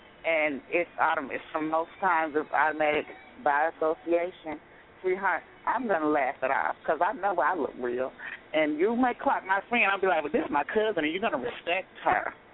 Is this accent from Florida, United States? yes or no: no; Atlanta, Georgia, United States; I am a transgender woman. … I'm from Atlanta.